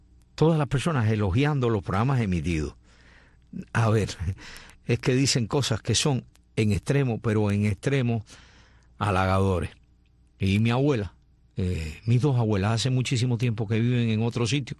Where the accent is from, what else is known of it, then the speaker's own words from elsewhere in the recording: Cuba; Cuando digo nosotros los de este lado acá de América, en Cuba